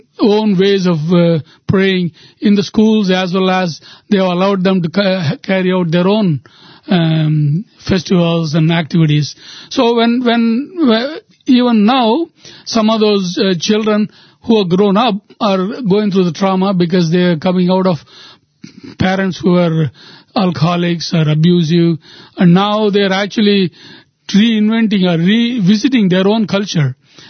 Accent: Coimbatore, Tamil Nadu, India; English is a second language; I am from Coimbatore.

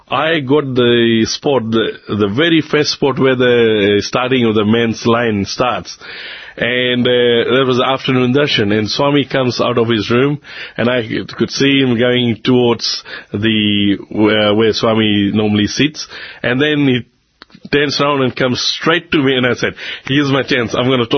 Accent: Australia; uncle, listen, I'm from Australia.

